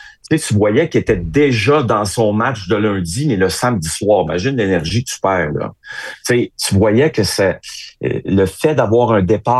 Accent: Quebec, Canada; Mais qu'est-ce que tu veux, je suis Québécois, moi, prendre pour un club de Toronto, je trouve ça très difficile.

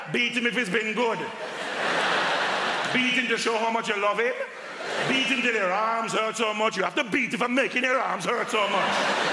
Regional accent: Dudley, West Midlands, United Kingdom; I grew up in Dudley in the West Midlands.

